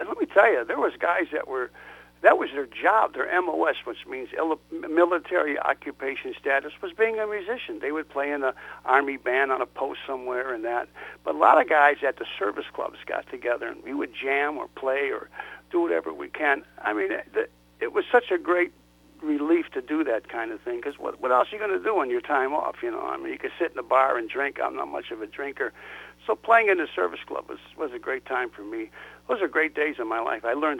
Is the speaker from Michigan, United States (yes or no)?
no; Chicago, Illinois, United States; You know, I grew up in a housing project in Chicago on the west side, right on 26th of California, right across from the Cook County Jail, you know.